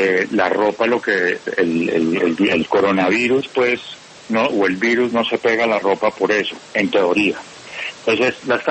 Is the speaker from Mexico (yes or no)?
no; Colombia; a mí eso me tiene muy complacido como colombiano.